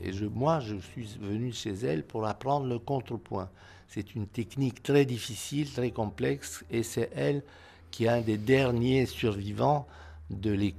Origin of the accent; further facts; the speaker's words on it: Romania; now in France; Donc je suis parti de Roumanie avec deux grands cahiers de musique et mon violon.